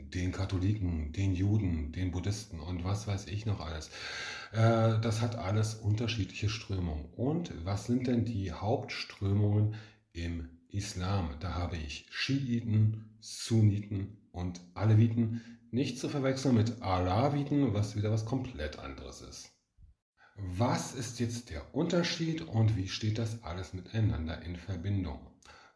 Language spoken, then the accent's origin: German; Germany; der Russe ist für mich als Deutscher ganz klar in Sichtweite.